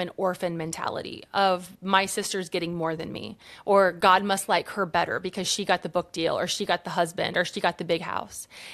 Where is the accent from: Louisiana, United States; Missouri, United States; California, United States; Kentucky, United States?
Kentucky, United States; I have a pastor here in my hometown of Kentucky.